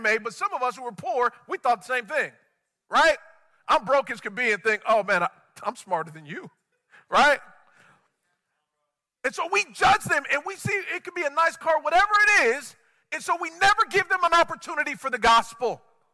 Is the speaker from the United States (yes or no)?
yes; San Diego, California, United States; It reminds me of my first neighborhood growing up in San Diego.